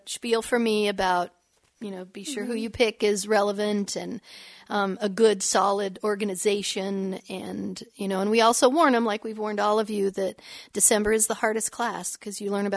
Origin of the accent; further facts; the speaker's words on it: Idaho, United States; I'm from Idaho. I don't want to go back to Boise and live in Boise.